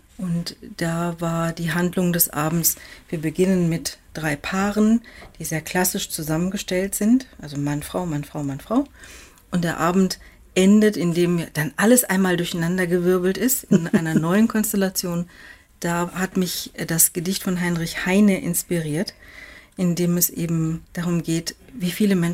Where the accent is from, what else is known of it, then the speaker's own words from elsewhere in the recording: Tehran, Tehran Province, Iran; now in Germany; Zehntausende Männer mit schwarzen Bärten zogen durch die Straßen Teherans und schrien Markbar Shah, Tod dem Schah. Wir flohen nach Deutschland.